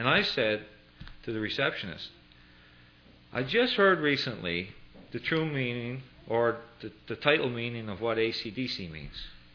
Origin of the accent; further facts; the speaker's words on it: Canada; I'm a Canadian.